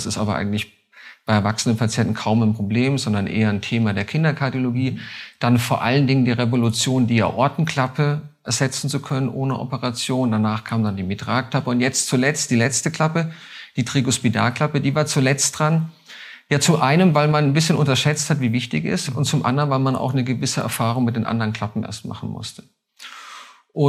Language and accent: German; Würzburg, Bavaria, Germany; now in Mainz, Germany; Ich bin ein gebürtiger Würzburger, da gibt es viele Parallelen.